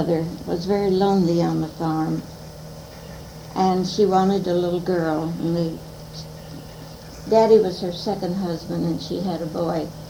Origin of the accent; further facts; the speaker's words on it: Mount Sterling, Kentucky, United States; born there; I was born in Mount Sterling, Kentucky, which is about 30 miles east of Lexington.